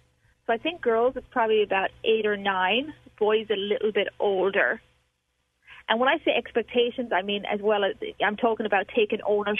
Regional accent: Ireland; when I grew up in Ireland

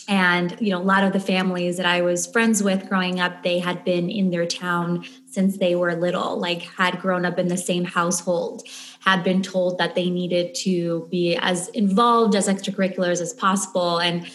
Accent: Chile; I'm Latina because I, you know, I grew up in Chile

